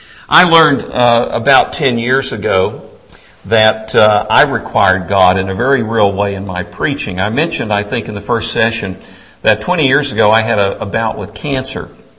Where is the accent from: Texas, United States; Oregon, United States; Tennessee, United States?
Tennessee, United States; Because I grew up in Tennessee, and every morning of my life growing up, my mother got up at 5 o'clock in the morning